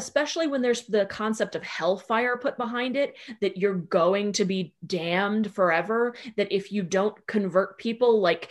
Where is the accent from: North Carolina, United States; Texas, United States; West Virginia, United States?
North Carolina, United States; I grew up in the South, you know, in North Carolina, where they've got, you know, the hell houses instead of Halloween stuff